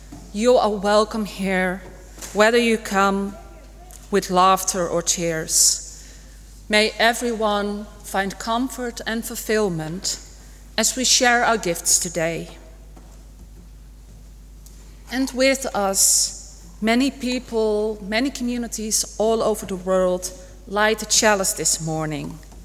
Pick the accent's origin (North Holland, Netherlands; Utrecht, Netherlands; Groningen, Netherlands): North Holland, Netherlands; Amsterdam; English is a second language; I'm from the Netherlands, and I'm a ministry student at Unitarian College together with Gavin.